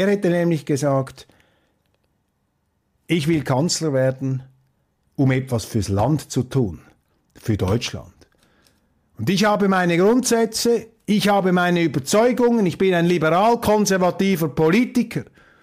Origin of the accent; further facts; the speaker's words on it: Switzerland; und das sage ich mit allem Respekt, als Schweizer